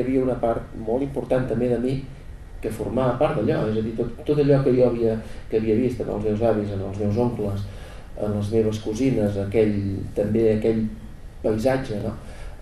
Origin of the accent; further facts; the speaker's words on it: Gelida, Catalonia, Spain; jo sóc de Gelida